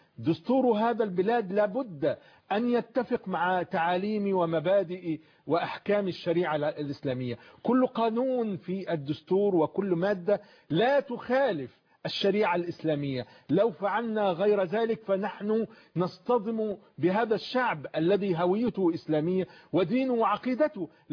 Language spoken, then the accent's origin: Arabic; Egypt; احنا دلوقتي يجب علينا كمصريين